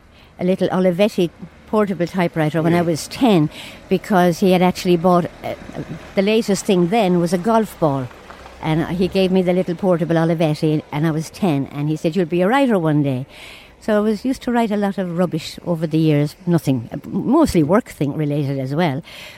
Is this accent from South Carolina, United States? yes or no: no; New York, United States; And I came from New York, and we met, fell in love, and the rest is history.